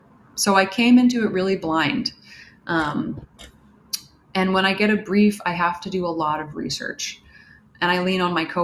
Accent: New York City, New York, United States; also born or lived in Portland; I grew up in New York City. I lived in Portland for a long time. I went to college here.

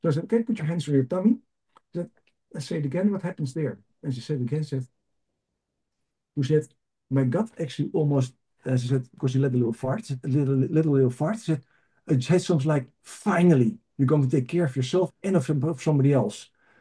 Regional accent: England, United Kingdom; now in Spain; So I'm English and we drink, as he says.

